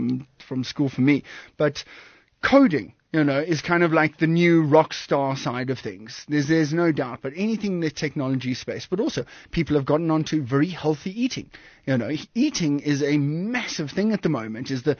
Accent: Western Cape, South Africa; now in Cape Town, South Africa; I've actually just moved back to Cape Town after three very productive years in Johannesburg. I'm originally from Komiki and Nordic area down south there.

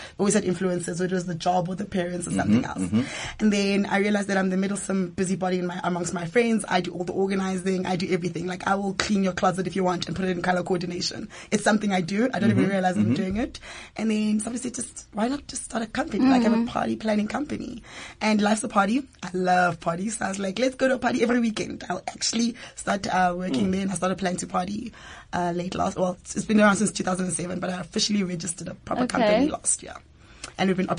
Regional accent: Kempton Park, Gauteng, South Africa; born and bred in Jersey, Kempton Park, born and bred. I come from a Zulu Swati mother and a Sotho father. So I'm a Zutu. But my mother is Zulu Swati, but my dad is Sotho.

